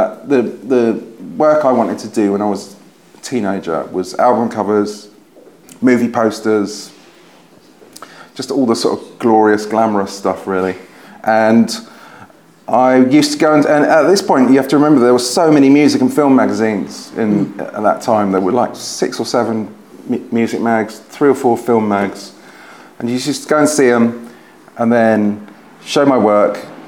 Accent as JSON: {"language": "English", "region": "South East England", "country": "United Kingdom", "tie": "born or raised there", "moved": "as an adult", "said": "I grew up in Surrey, just right on the M25, like 2 miles outside the M25, and I left home at the age of 20 in 1990, and moved to Putney"}